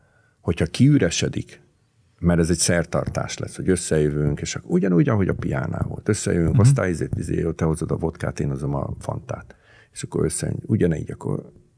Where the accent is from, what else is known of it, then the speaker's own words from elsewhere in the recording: Budapest, Hungary; amikor én Óbudán nőttem fel, és a K-hídról ugráltak a fiúk a Dunába